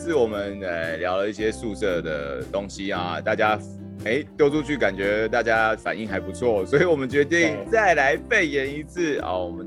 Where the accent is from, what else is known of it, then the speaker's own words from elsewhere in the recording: Taiwan; 我们是台湾人，